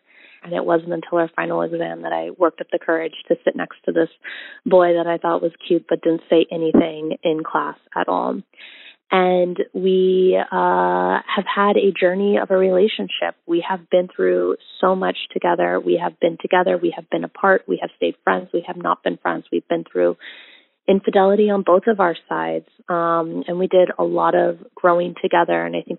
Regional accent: Bali, Indonesia; I am multiracial. I grew up in Bali, Indonesia.

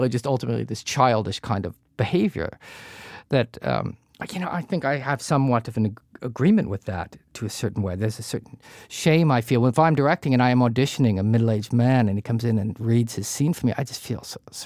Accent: New Jersey, United States; No, I grew up in Jersey. We went down the Jersey Shore for 1 week

